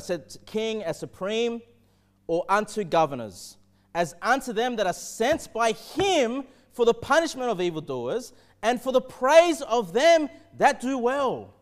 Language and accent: English; Australia; I'm an Australian, and I love Australia.